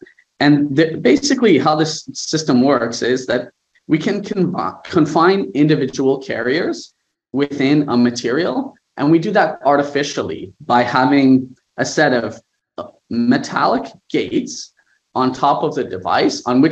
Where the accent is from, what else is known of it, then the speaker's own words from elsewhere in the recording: Waterloo, Ontario, Canada; actually I grew up in Waterloo, I have a lot of family in Waterloo.